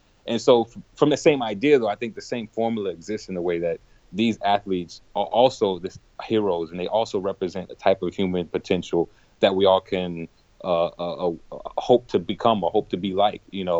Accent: New Orleans, Louisiana, United States; I'm from New Orleans, and New Orleans is a very cultural-rich city full of art and soul.

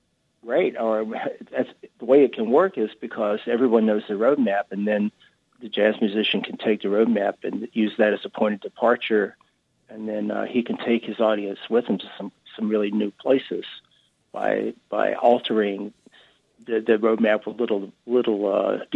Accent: North Carolina, United States; the roots of country and blues and gospel are things I was deeply imbued with growing up in North Carolina.

